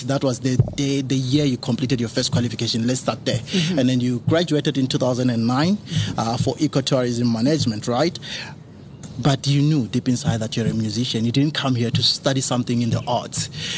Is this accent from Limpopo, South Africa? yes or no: yes; Malamulele, Limpopo, South Africa; And I can also say I was born near the Kruger National Park as well, because I'm from Malamlele.